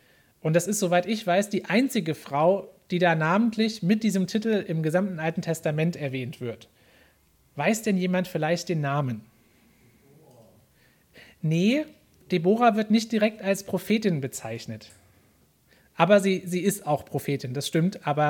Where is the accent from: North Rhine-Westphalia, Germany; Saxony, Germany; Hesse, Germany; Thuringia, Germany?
Hesse, Germany; Niederaula; Ich bin selber eigentlich ein Kind, oder nicht eigentlich, bin ein Kind der Region. Ich komme ganz ursprünglich aus Niederaula, also kenne mich hier natürlich auch schon gut aus.